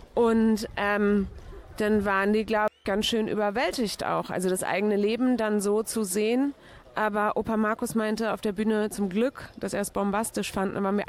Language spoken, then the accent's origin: German; Hamburg, Germany; Ich bin aus Hamburg, da gibt es den Dom.